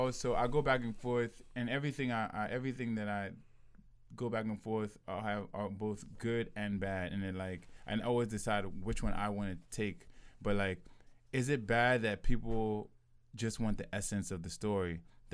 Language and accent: English; United States; I was born in America, was born and raised in America, but I have a strong, like, I have a Nigerian name